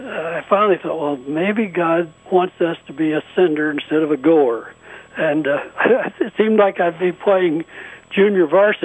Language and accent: English; Kokomo, Indiana, United States; led us to a new hospital being built in my hometown of Kokomo, Indiana.